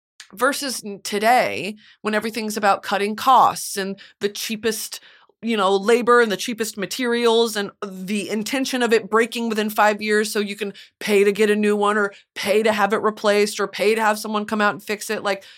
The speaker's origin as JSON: {"language": "English", "region": "Texas", "country": "United States", "said": "especially like I'm from Texas living in the South. That area would not be inhabitable."}